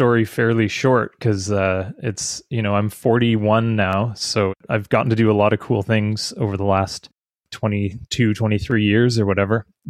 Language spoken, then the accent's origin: English; Canada; So it's a pretty good deal as a Canadian to be able to do that.